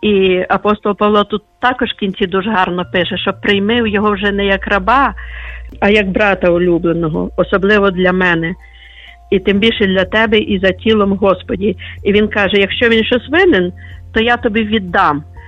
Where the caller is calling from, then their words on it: Lviv, Lviv Oblast, Ukraine; Я зі Львова дзвоню.